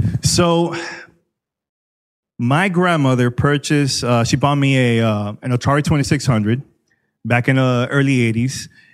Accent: New York City, New York, United States; I'm from New York City. And my father used to be a DJ in the Dominican Republic and also New York City.

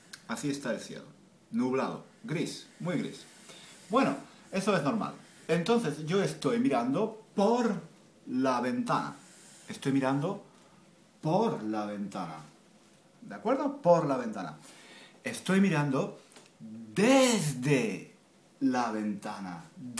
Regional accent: Spain; yo que soy profesor de español, que soy español

